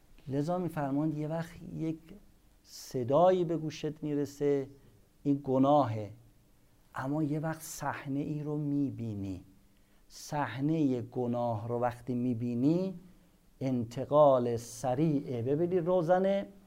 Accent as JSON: {"language": "Persian", "region": "Isfahan", "country": "Iran", "said": "ما اصفهانیم اما میشنویم"}